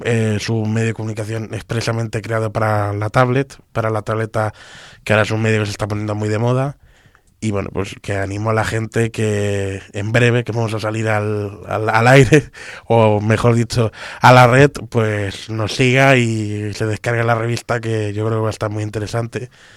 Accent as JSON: {"language": "Spanish", "town": "Albacete", "region": "Castilla-La Mancha", "country": "Spain", "tie": "born or raised there", "said": "Estamos creando una revista digital ahí en mi tierra, en Albacete"}